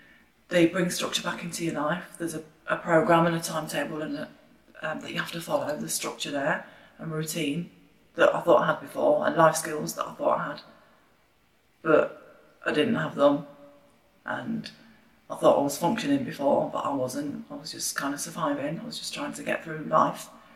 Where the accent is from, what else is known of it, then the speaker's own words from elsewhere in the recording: Wandsworth, London, United Kingdom; 36, and I grew up in Wandsworth.